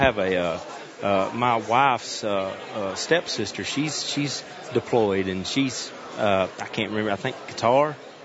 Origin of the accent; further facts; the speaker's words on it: Alabama, United States; Man, I grew up probably 30 minutes south of Muscle Shoals, Alabama.